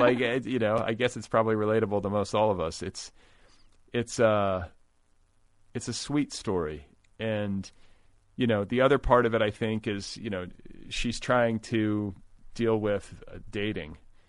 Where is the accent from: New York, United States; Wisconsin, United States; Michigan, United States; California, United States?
Wisconsin, United States; Milwaukee; I was raised in Milwaukee.